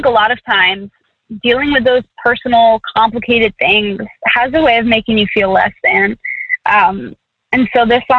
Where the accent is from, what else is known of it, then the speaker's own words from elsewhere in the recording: the South, United States; I'm from the South, y'all. I say things like y'all.